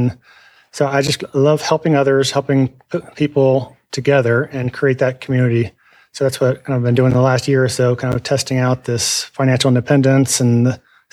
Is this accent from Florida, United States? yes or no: no; Kentucky, United States; So I'm from Kentucky, joined the Air Force.